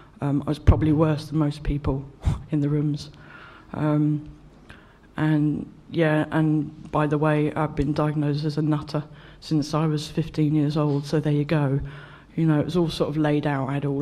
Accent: London, United Kingdom; I'm from West London

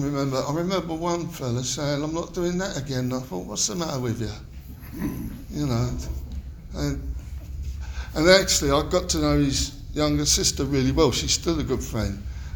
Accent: London, United Kingdom; I come from East London. I've been housed in South London

